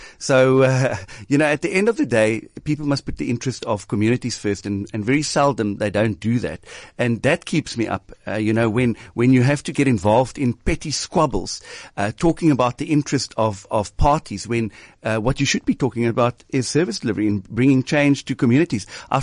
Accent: Nelson Mandela Bay, Eastern Cape, South Africa; Well, I'm born and bred in Nelson Mandela Bay. I studied here at what was then the UPE.

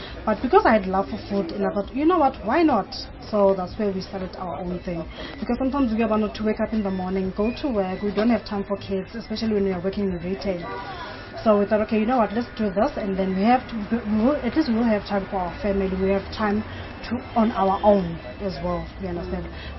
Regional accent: Soweto, Gauteng, South Africa; I grew up here in Soweto.

